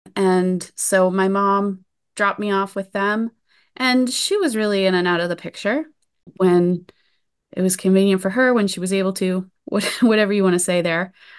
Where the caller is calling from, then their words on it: New Brunswick, Canada; I am coming to you from New Brunswick, Canada.